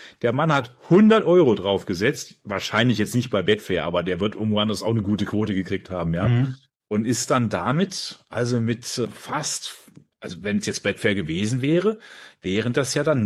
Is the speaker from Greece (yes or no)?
yes; Greece; Ja, muss man halt machen als Grieche, was soll ich tun?